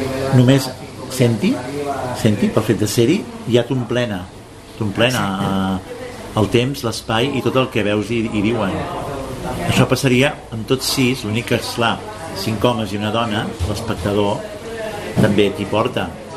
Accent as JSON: {"language": "Catalan", "town": "Sabadell", "region": "Catalonia", "country": "Spain", "said": "no som de Barcelona, jo vinc de Sabadell"}